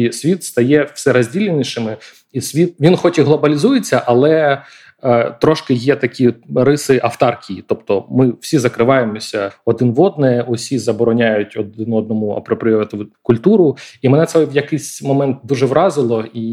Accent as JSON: {"language": "Ukrainian", "town": "Donetsk", "region": "Donetsk Oblast", "country": "Ukraine", "first_language": "ru", "second_language": "Ukrainian", "said": "вона в мене російською написана, бо я з Донецьку, я російськомовний"}